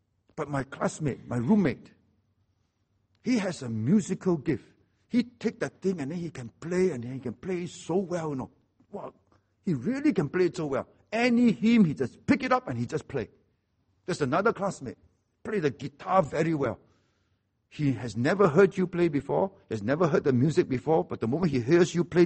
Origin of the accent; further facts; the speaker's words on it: Seremban, Negeri Sembilan, Malaysia; I see things on the table at home when I was growing up in Seremban.